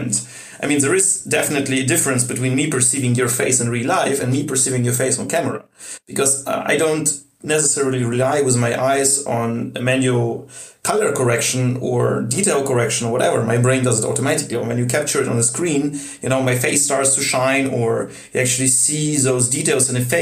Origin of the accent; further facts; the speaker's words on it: Russia; now in Germany; I come from Russia